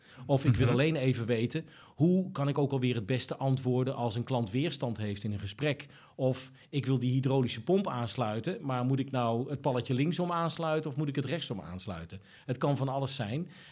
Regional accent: Tilburg, North Brabant, Netherlands; Ik kom uit Tilburg.

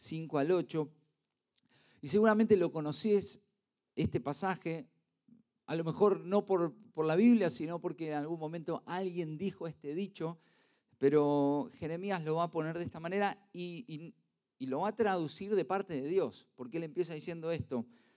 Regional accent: Avellaneda, Buenos Aires Province, Argentina; Nosotros somos de Avellaneda, no sé si alguno conoce, más precisamente de Villa Domínico.

